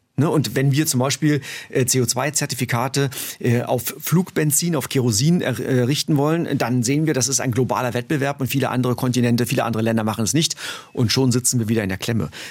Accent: Brandenburg, Germany; ich komme aus Brandenburg, ich komme aus dem Osten. Ich habe kennengelernt, was es bedeutet, in einer nicht freien Gesellschaft aufzuwachsen.

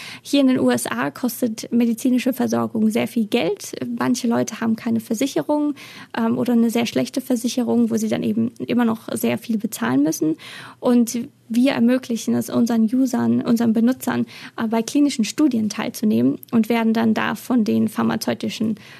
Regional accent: Germany; now in abroad; da bin ich als Deutsche, vor allem wenn man zum Beispiel eine Wohnung mietet, hat man hier schon einen Vorteil, wenn man sagt, man ist aus Deutschland

